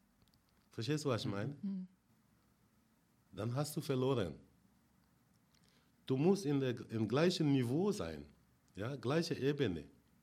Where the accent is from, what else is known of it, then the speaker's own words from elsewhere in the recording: Senegal; now in Germany; Ich komme aus Afrika, hauptsächlich aus dem Senegal. Ich bin hier sozialisiert